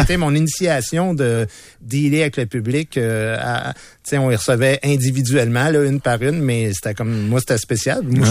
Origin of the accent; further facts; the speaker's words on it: Montreal, Quebec, Canada; born there; moi, je suis un gars né à Montréal, dans le béton, passé toute ma vie dans les HLM quand j'étais petit gars